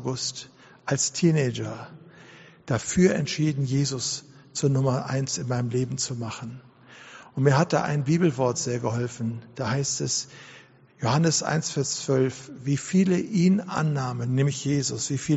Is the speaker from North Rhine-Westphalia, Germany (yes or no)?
yes; Duisburg, North Rhine-Westphalia, Germany; In der Kellerkirche, das war im Duisburger Norden, Arbeiterviertel, Duisburg-Beek, wo ich herkomme.